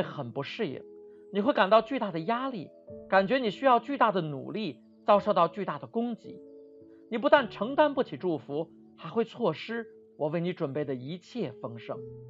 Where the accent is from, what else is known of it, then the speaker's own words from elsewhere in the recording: China; 以色列人无疑是这个世界上最努力的民族之一，我们中国人也不遑多让。